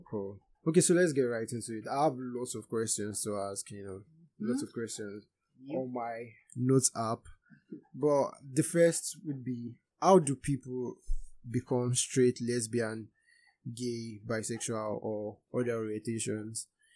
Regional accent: Nigeria; accent: Yoruba; I know my Yoruba accent will get the better of me, but that's, by the way, that's the beauty of it.

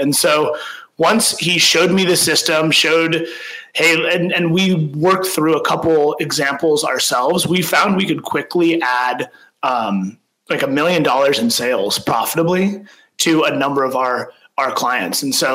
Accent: California, United States; So I grew up in Northern California. My parents are actually entrepreneurs. They started a small software company in Northern California. Then I went to school in New York

